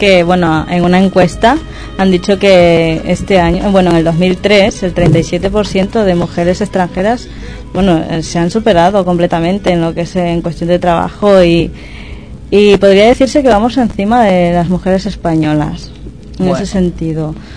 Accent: Ecuador; Yo soy de Ecuador, ecuatoriana.

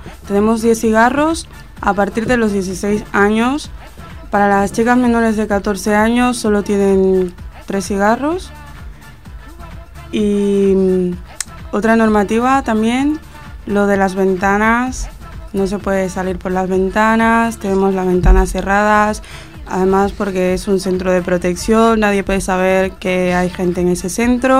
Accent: Brazil; tengo 16 años, soy de Brasil y estoy en el Centro CODA

